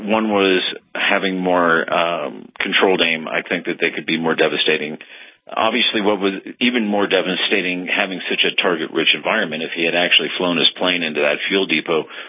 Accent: California, United States; now in Nevada, United States; I'm a Californian. I'm one of the few that wants to stand and fight.

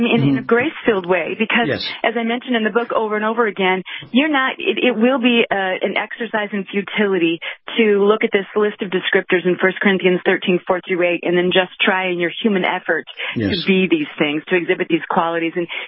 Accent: Washington, United States; I'm from Washington State, and we've shut down harder and longer than many other states.

